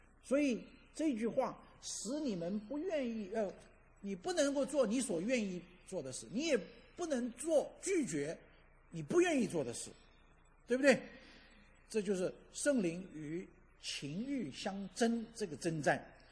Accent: China; 就是我们中国人所说的今朝有酒今朝醉

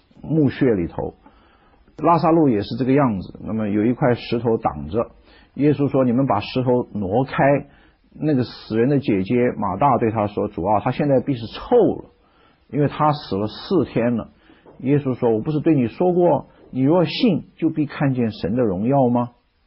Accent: China; 犹太人的坟墓不跟我们中国人的坟墓，我们是挖个坑用土盖的

